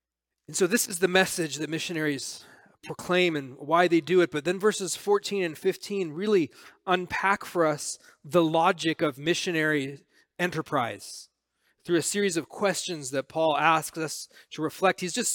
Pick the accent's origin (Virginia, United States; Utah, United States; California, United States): California, United States; Los Angeles; growing up in Los Angeles as an Italian American.